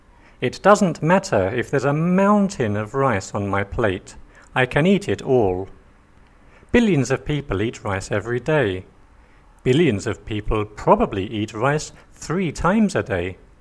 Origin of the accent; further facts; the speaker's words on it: England, United Kingdom; That's because I'm English.